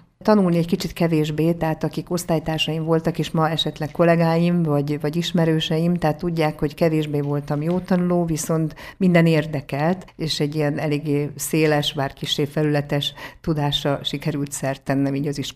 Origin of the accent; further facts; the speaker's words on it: Kiskunhalas, Bács-Kiskun, Hungary; Én Kiskunhalason születtem, és itt élek már több mint 50 éve, ahogy ez a bevezetőből is kiderült, és tőzsgyökeres halasiként, mivel ugye a nagyszüleim is kiskunhalasiak, sőt még a dédszüleim is